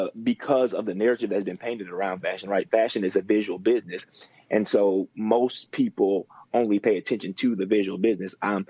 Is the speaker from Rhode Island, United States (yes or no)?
no; Indianapolis, Indiana, United States; now in New York, United States; I'm actually an Indianapolis native, born and raised in Indianapolis. I moved to New York some years ago, and I actually live there now.